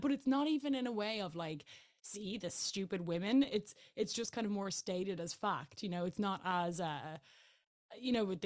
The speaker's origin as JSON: {"language": "English", "country": "Ireland", "said": "I am Irish"}